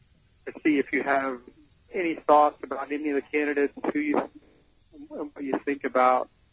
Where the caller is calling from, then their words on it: Lexington, Kentucky, United States; Lexington, Kentucky.